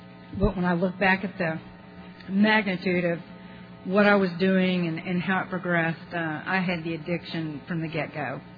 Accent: Dallas, Texas, United States; born there; I was born in Dallas, Texas in 1953. And that makes me 52.

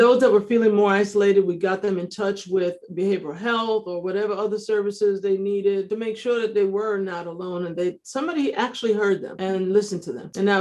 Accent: New York, United States; I'm a New Yorker originally.

